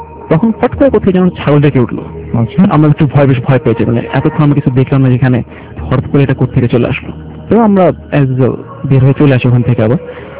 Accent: Mirpur, Dhaka Division, Bangladesh; আমি মিরপুর থেকে এসেছি।

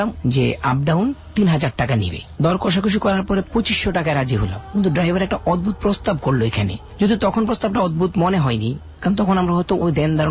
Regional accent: Gazipur, Dhaka Division, Bangladesh; আমি পুবাল গাজীপুর থেকে এসেছি

